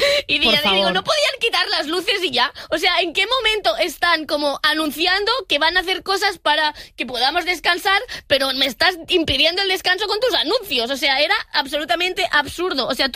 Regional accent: Vigo, Galicia, Spain; En Vigo soy recordada por esto.

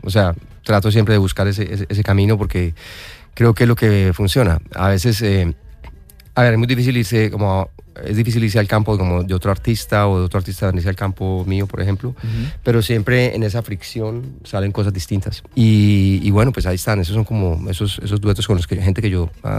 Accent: Medellín, Antioquia, Colombia; born there; Me siento más feliz de haber nacido en Medellín en el momento que nací.

